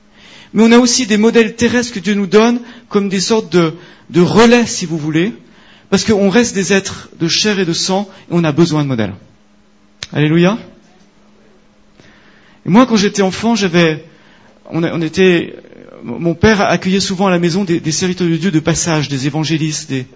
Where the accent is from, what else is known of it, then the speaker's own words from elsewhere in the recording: Switzerland; C'est moi, je suis suisse, et nous, la banque, tout ça, on connaît.